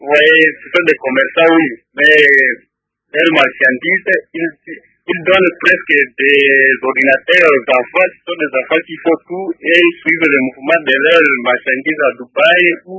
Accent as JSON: {"language": "French", "town": "Butembo", "region": "North Kivu", "country": "DR Congo", "said": "moi, je vous appelle de Ariwara, mais je suis originaire de Butembo, au nord Kivu."}